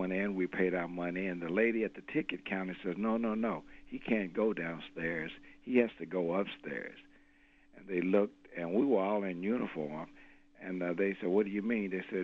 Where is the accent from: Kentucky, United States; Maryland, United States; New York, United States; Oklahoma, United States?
Kentucky, United States; Of course, I was born here in Kentucky and grew up here in Kentucky.